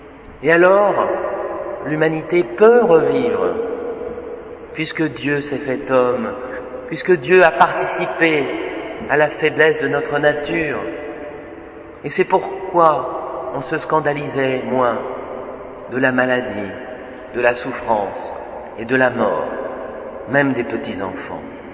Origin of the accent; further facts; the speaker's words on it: France; Je suis gêné parce que je suis français et que cette coutume n'existe pas de nos jours.